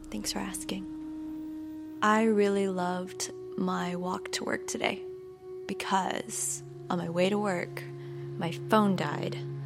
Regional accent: Juneau, Alaska, United States; also born or lived in South Korea; I grew up in Juneau. I was born in Korea, but I was raised here, moved for a little while, went to school down south

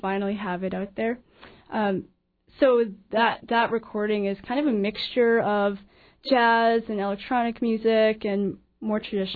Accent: Calgary, Alberta, Canada; Okay. I grew up in Calgary.

